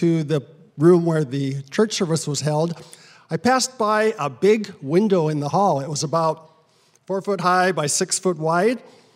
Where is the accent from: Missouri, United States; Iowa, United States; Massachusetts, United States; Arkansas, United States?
Iowa, United States; I'm from Humboldt, rural Humboldt County, Iowa, about 2 hours northwest of here.